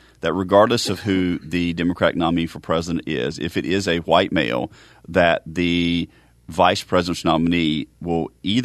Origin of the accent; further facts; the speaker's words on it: North Carolina, United States; So growing up in North Carolina, everybody was – this is pre-Carolina Panthers – is everybody was either a Redskins or a Cowboys fan.